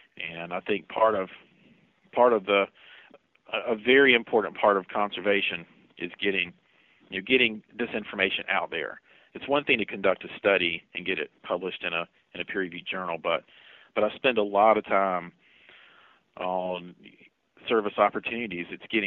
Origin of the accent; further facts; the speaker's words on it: Beech Island, South Carolina, United States; I grew up in Beech Island in Aiken County, which is, if you're familiar with that area, it's near Jackson and New Ellington.